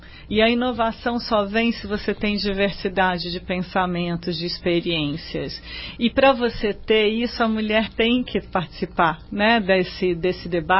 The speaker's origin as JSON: {"language": "Portuguese", "region": "São Paulo", "country": "Brazil", "tie": "born or raised there", "also_born_or_lived": "Santos", "said": "Não, mas eu sou totalmente criada, sou paulistana, nascida em Santos."}